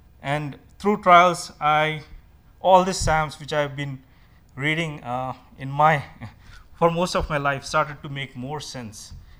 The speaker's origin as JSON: {"language": "English", "country": "India", "tie": "born or raised there", "second_language": "English", "said": "I grew up in India, in an island like 700 miles south of India."}